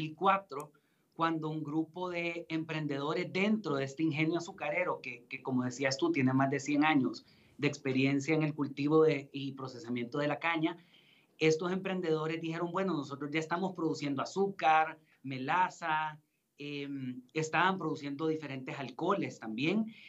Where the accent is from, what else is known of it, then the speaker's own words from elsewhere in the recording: El Salvador; prácticamente como salvadoreños, nos habíamos quedado sin una marca ícono que nos representara